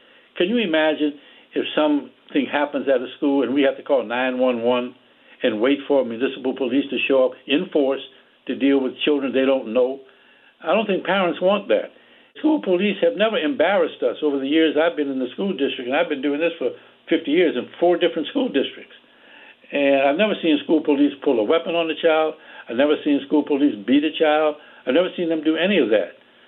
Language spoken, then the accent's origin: English; New Orleans, Louisiana, United States; growing up in the South, I was brutalized by police myself. There were people assigned to the black community in New Orleans, Louisiana, where I grew up.